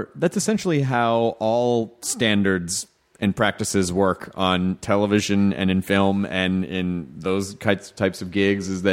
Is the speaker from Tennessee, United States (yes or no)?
yes; Memphis, Tennessee, United States; also born or lived in Florida / Jonesboro, Arkansas / Louisville, Kentucky; Memphis, Tennessee. And my mom was from Florida, so I also lived in Florida part-time when I was a kid, too. So it was between... I lived in Memphis, Jonesboro, Arkansas, Louisville, Kentucky